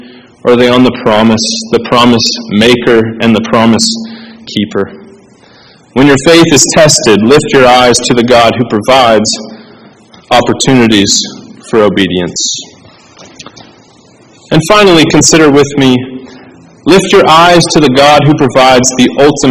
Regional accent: Maine, United States; Well, I grew up in Maine, the land of two seasons, winter and mosquito.

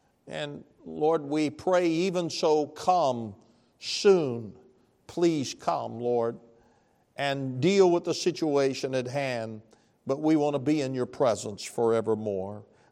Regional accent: Hazen, Arkansas, United States; I said, "I'm from Hazen."

